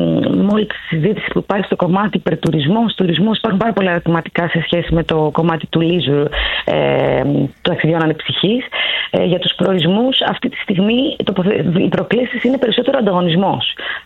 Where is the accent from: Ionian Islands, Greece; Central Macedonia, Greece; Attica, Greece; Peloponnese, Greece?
Central Macedonia, Greece; Thessaloniki; εγώ είμαι από τη Θεσσαλονίκη